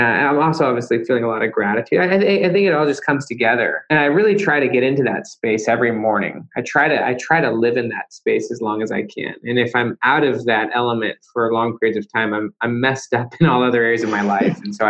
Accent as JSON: {"language": "English", "town": "Salt Lake City", "region": "Utah", "country": "United States", "tie": "born or raised there", "said": "I grew up in Utah, in Salt Lake City, Utah."}